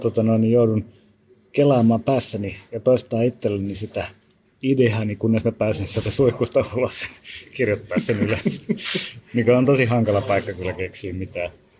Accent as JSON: {"language": "Finnish", "region": "Savonia", "country": "Finland", "said": "mä oon ensinnäkin äidin suvun puolelta, niin olen Savosta päin kotoisin"}